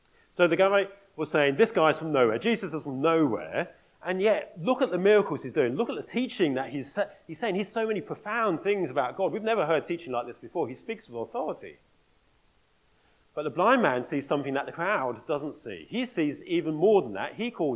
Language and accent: English; Norwich, East of England, United Kingdom; My hometown is Norwich, a very fine city.